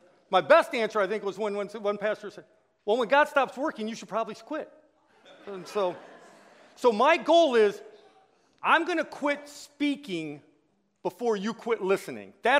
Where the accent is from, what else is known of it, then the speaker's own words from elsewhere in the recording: Tallmadge, Ohio, United States; I love coming home. I feel like this is home. Well, it is. I'm from Talmadge, Ohio.